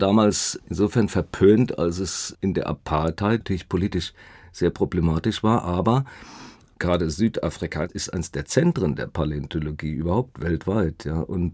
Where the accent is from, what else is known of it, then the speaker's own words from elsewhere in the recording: Baden-Württemberg, Germany; Ich bin ja auf der Schwäbischen Alb aufgewachsen und da gibt es nicht viel anderes zu tun, als Ammoniten zu sammeln.